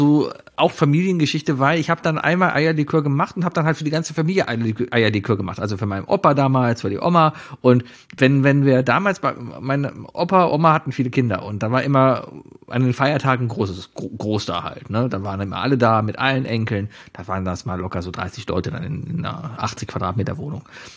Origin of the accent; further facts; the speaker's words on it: Northern Germany, Germany; vor allem als Norddeutscher